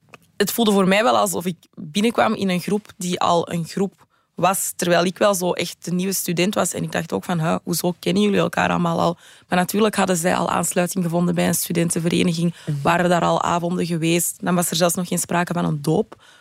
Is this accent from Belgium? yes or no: yes; Antwerp, Belgium; Ik studeerde in mijn thuisstad Antwerpen.